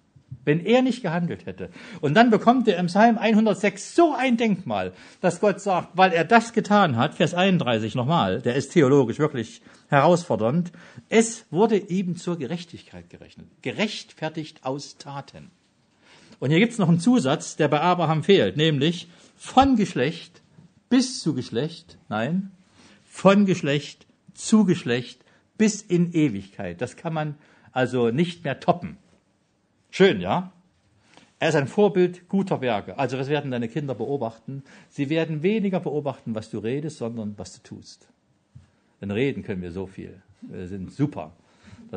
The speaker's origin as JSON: {"language": "German", "country": "Germany", "said": "Und das finde ich als Deutscher immer sehr schön, wenn ich immer alles sortieren kann."}